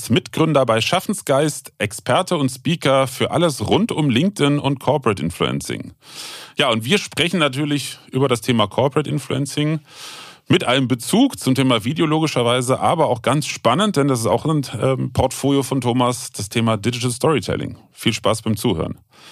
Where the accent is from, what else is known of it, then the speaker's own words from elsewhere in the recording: Rhineland, Germany; Bei uns im Rheinland oder beziehungsweise Eifel wird das dann Jode.